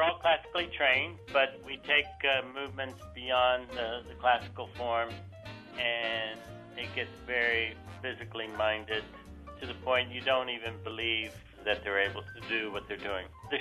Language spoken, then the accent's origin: English; Texas, United States; I grew up in Texas. I had my dance training in a small town in Texas, so I know New Orleans fairly well.